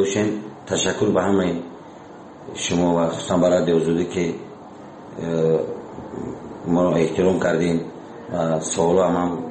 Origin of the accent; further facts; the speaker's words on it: Tajikistan; بازم خواهش میکنیم که به ما تاجیک هستیم همدیگر رو دستگیری کنیم